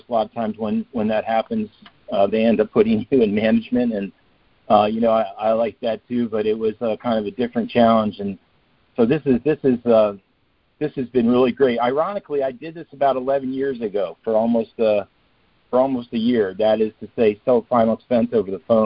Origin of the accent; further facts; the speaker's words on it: Potomac, Maryland, United States; now in Bradenton, United States; I live here in Bradenton, Florida, I'm not originally from Florida, but lived most of my life here, originally from the D.C. area of Potomac, Maryland.